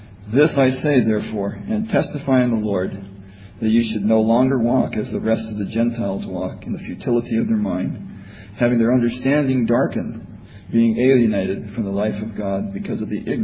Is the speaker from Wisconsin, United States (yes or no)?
no; Virginia, United States; I'm from Virginia, for those of you that don't know me. I'm a school teacher.